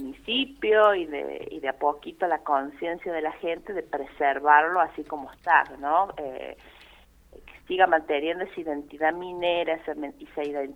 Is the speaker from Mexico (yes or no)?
no; Carolina, Argentina; yo soy de acá de Carolina, orgullosísima, fan número uno de mi pueblo.